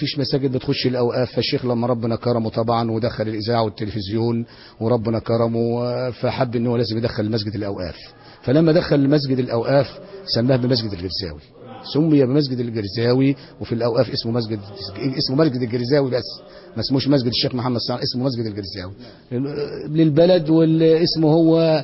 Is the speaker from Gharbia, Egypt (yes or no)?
no; Girza, Giza Governorate, Egypt; وانا عن نفسي لما بروح بلد ونقول انت منين اقول له من جرزة